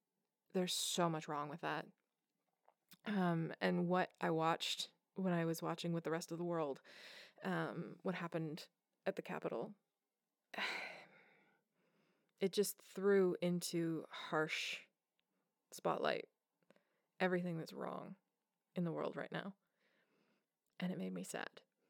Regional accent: Canada; Okay, so I'm Canadian, so I think that's why this question was posed the way it was.

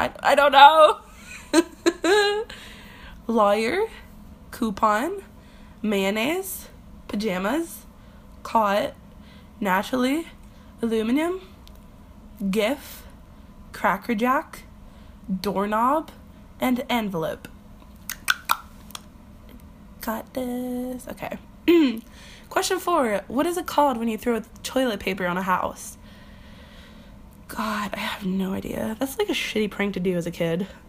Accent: Quebec, Canada; Where I'm from? I am from Quebec, Canada. Why did I say Quebec? I usually always say Quebec because that's how I say it. But yeah, I'm from Quebec, Canada.

